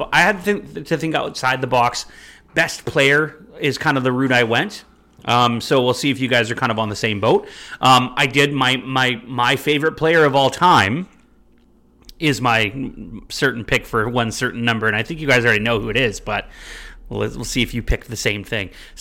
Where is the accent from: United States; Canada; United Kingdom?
Canada; Here's the thing. We are Canadian hockey fans. We are the most cynical people out there, Right?